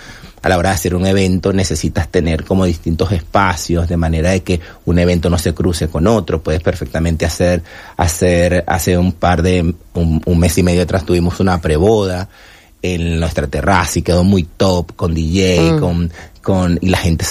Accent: Venezuela; Yo soy de Venezuela

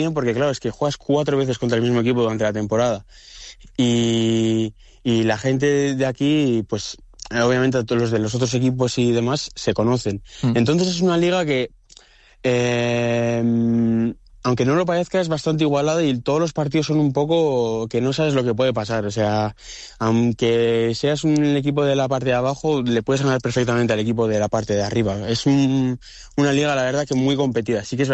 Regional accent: Basque Country, Spain; Yo soy vasco y el euskera también tiene como pronunciaciones que no son fáciles de decir.

